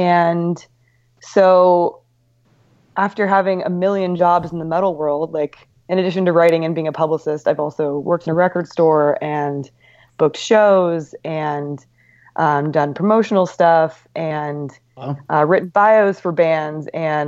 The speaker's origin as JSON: {"language": "English", "region": "California", "country": "United States", "said": "I'm from California, so bands like … were always really important to me."}